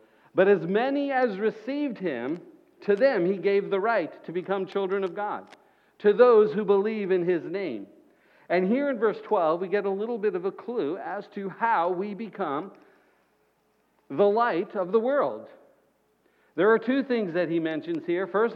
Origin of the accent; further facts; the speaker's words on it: Florida, United States; So I grew up in Florida thinking no one lives in West Virginia. Well, here I am living in West Virginia in this little part of the world.